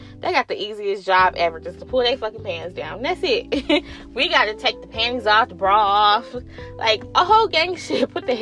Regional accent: New York, United States; accent: New York; Sorry, that's like my New York accent.

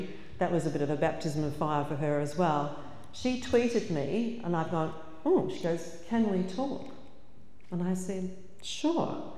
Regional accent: Geelong, Victoria, Australia; By the way, I'm originally from Geelong, so I'm Geelong girl born and bred.

